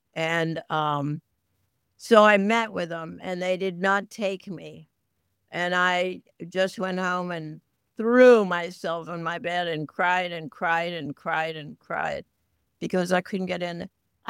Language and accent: English; New England, United States; I'm from New England, you know, where you really don't ever talk unless you have to.